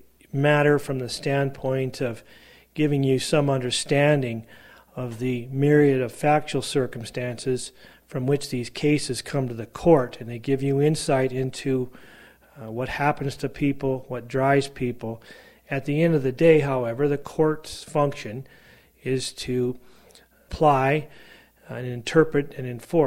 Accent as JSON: {"language": "English", "town": "Great Falls", "region": "Montana", "country": "United States", "tie": "born or raised there", "said": "And at some point, they migrated to Great Falls, and I was born and raised in Great Falls, and grandparents remained in Malta"}